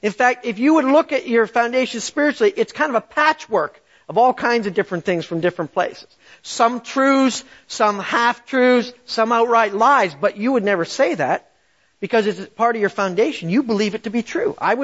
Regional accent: Canada; Z because I'm Canadian, all right?

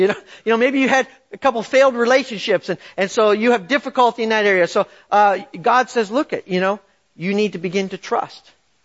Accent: Canada; Z because I'm Canadian, all right?

